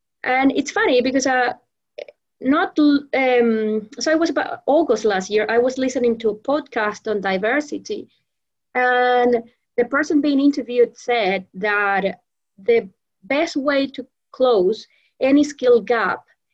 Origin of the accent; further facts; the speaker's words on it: Venezuela; also born or lived in Melbourne; And I migrated, I went back to Venezuela when I was about 6 months.